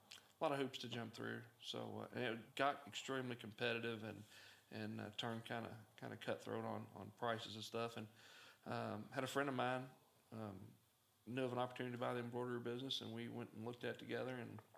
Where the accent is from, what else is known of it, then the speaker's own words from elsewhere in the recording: Kentucky, United States; Yeah, I, growing up in Oldham County, like everybody else, I started farming and working in the construction industry